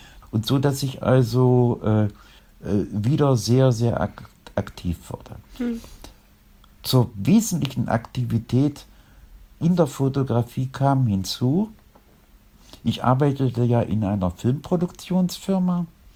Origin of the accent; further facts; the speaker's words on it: Cologne, North Rhine-Westphalia, Germany; ich komme aus Köln